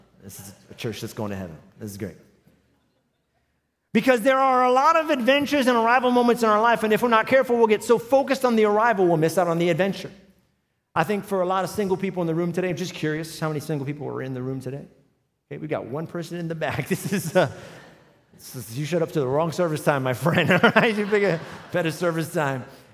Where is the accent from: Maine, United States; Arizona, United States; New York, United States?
New York, United States; New York City; born there; now in Orlando, United States; I live in Florida. I live in Orlando, but I wasn't born here. I was born in New York City.